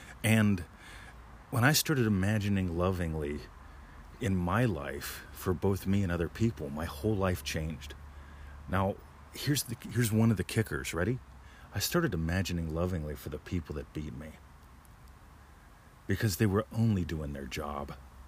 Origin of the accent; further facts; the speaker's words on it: United States; I'm an American living in the U.S.